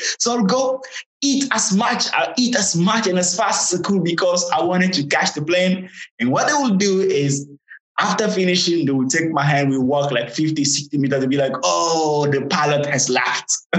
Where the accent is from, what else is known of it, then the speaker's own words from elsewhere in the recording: Togo; And when I say I'm from Togo, they're like, Tokyo? I'm like, no, not Tokyo.